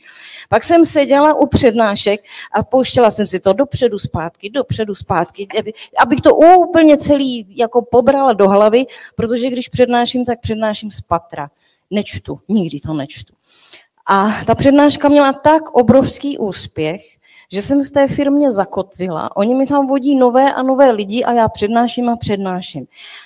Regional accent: Jihlava, Vysočina Region, Czechia; jsem z Jihlavy

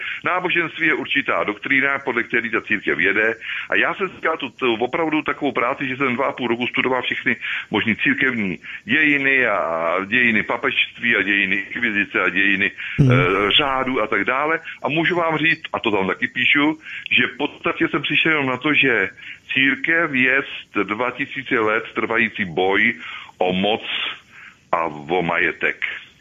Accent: Hoštice u Volyně, South Bohemian Region, Czechia; U nás v Hoštici u Volině, malinká vesnička na našem zámečku

